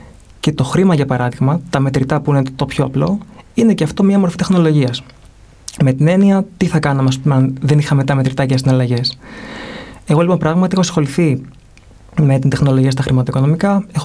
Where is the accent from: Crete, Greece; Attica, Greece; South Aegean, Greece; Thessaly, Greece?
Attica, Greece; Athens; οι καλύτεροι βάση μέσου όρου φοιτητές στην πόλη μου, στην Αθήνα.